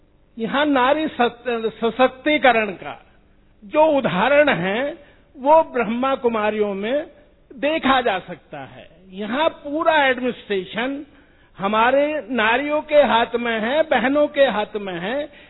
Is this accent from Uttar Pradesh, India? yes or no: yes; Uttar Pradesh, India; मैं यूपी से आया हूं और